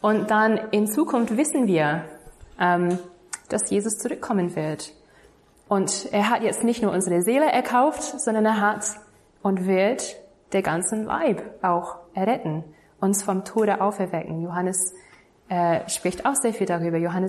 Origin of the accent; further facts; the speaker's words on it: Bavaria, Germany; also ich komme aus Bayern